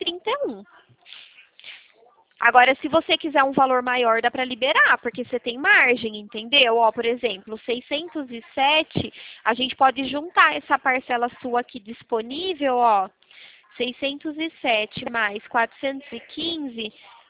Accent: Araras, São Paulo, Brazil; aqui eu sou de Araras

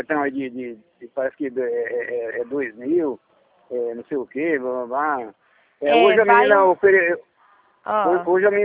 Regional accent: Andradina, São Paulo, Brazil; Ah, de Dracena. Eu sou de Andradina.

